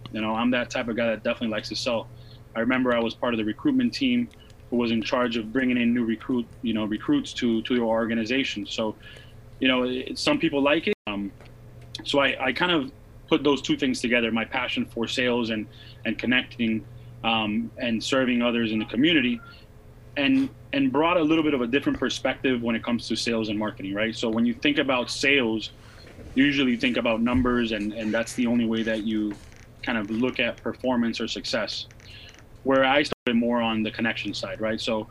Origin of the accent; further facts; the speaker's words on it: Miami, Florida, United States; also born or lived in Santa Cruz, Bolivia; I grew up in Miami, originally from Santa Cruz, Bolivia. Probably not too many people know, but Bolivia's in South America. Grew up in Miami